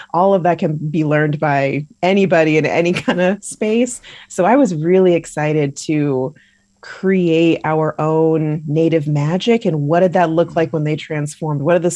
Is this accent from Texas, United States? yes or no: no; California, United States; as a Californian, I'm very lucky to have gone to all of our national parks that are so beautiful.